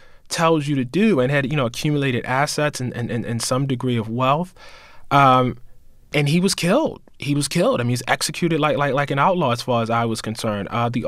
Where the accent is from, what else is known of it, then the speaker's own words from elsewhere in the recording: United States; I am an American, and so I did understand them as representing, you know, some aspe